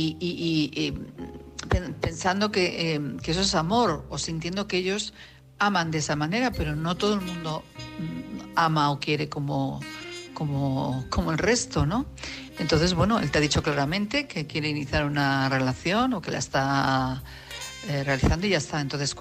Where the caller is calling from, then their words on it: Madrid, Community of Madrid, Spain; de Madrid